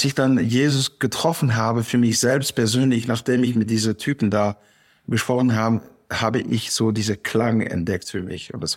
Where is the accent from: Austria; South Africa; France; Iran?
France; Auvergne-Rhône-Alpes; also born or lived in Netherlands; Und dann bin ich nach Frankreich umgezogen mit meinen Eltern an der Schweizer Grenze neben Genf. Und dort habe ich meine Jugend verbracht. Und deshalb ist meine emotionale Sprache Französisch, aber meine Muttersprache Holländisch.